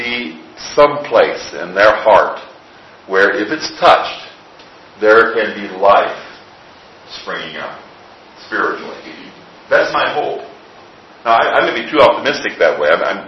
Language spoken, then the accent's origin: English; Midwest, United States; I grew up in the Midwest in a Lutheran church that was dead emotionally.